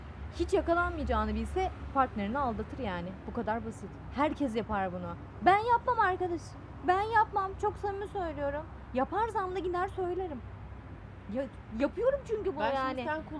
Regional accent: Istanbul, Turkey; Ben 34 yaşında bir kadınım. İstanbul'da yaşıyorum. Burada doğdum, burada büyüdüm.

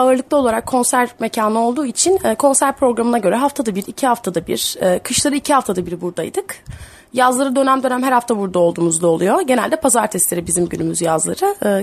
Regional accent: İzmir, Turkey; born there; Evet, aslen İzmir doğumluyum ben.

